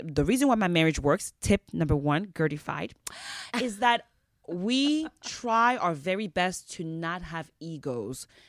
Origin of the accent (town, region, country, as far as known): Miami, Florida, United States; now in Potomac, United States